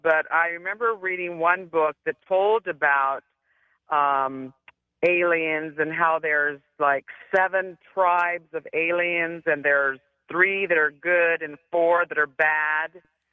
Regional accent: Madera, California, United States; I'm from Madera originally, and I saw a spacecraft out in the country.

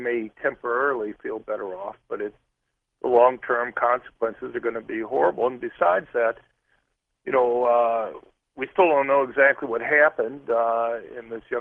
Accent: Detroit, Michigan, United States; I grew up in Detroit.

